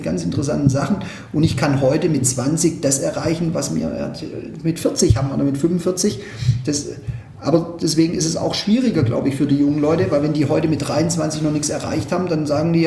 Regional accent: Backnang, Baden-Württemberg, Germany

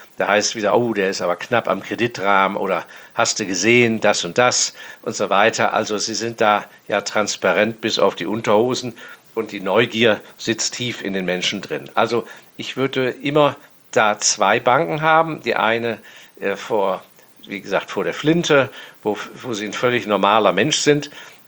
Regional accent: Hong Kong; dass ich in meiner Jugend in Hongkong aufgewachsen bin, weil mein Vater da auf Posten war.

